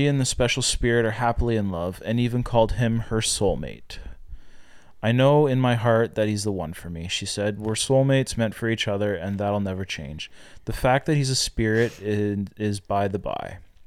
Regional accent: Canada; I'm Canadian.

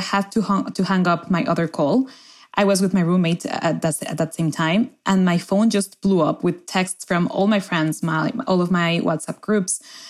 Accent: Mexico City, Mexico; now in Cambridge, United States; I am from Mexico City.

